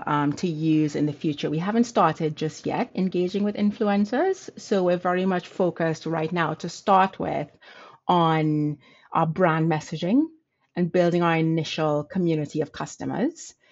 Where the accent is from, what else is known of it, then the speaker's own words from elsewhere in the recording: Trinidad & Tobago; now in United States; So on a personal side, so I was born and raised in the Caribbean. You may hear the accent. So proud Trinidadian.